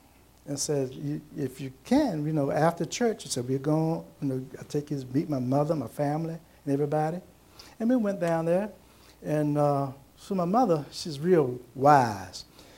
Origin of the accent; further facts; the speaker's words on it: Williamsburg, Virginia, United States; now in Richmond, United States; Because I'm from Williamsburg, so I moved up here, got a job.